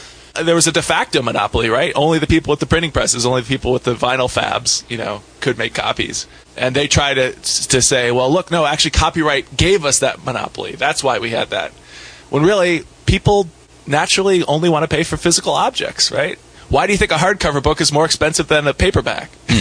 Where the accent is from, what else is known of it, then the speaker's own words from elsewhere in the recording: Ohio, United States; I grew up in Ohio.